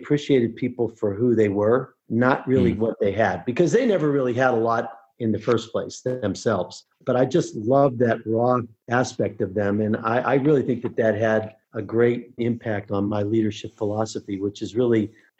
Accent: Pittsburgh, Pennsylvania, United States; but I grew up in Pittsburgh.

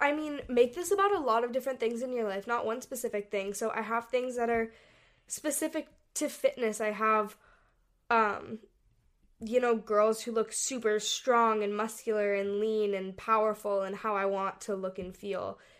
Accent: Hong Kong; We grew up in Hong Kong and we traveled all over Asia.

